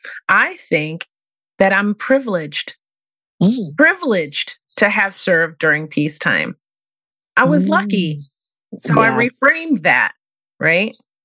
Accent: East Coast, United States; We went to school on the East Coast. I'm from the East Coast.

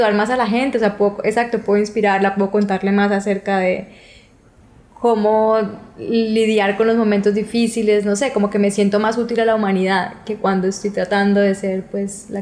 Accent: Bucaramanga, Santander, Colombia; yo soy de Bucaramanga, yo imaginaba que yo me iba a casarme en Bucaramanga, que mis hijos iban a ir a mi mismo colegio que todo.

